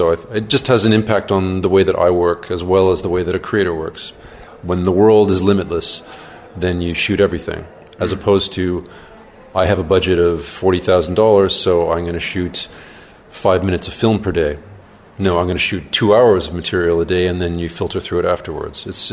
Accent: Montreal, Quebec, Canada; back in my hometown of Montreal

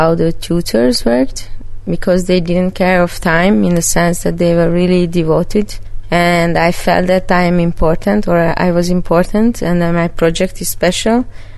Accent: Budapest, Hungary; I am a big city girl. I'm coming from Budapest, and I had to learn how to heat a house

